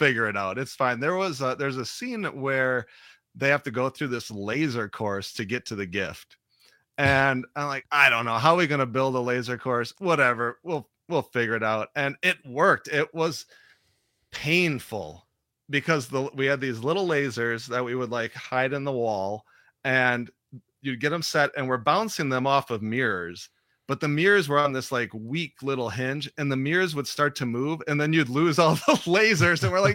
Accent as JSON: {"language": "English", "town": "Wausau", "region": "Wisconsin", "country": "United States", "lives_now": "Hudson, United States", "said": "Well, I'm originally from Wausau. Now okay. I live in Hudson, Wisconsin."}